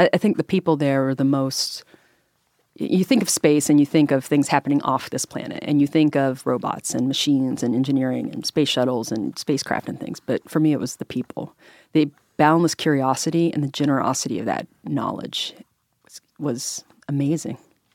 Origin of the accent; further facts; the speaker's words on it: Peebles, Ohio, United States; So as opposed to saying, I'm from Peebles.